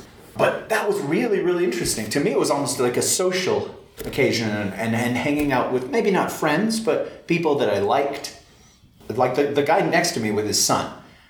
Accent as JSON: {"language": "English", "region": "Midwest", "country": "United States", "tie": "born or raised there", "said": "excuse me, I grew up in the Midwest. What is middle school?"}